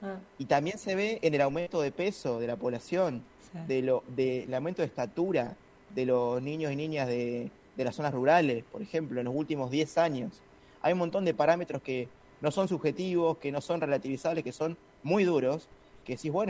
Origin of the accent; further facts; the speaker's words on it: Argentina; now in China; cada vez que yo digo que soy de Argentina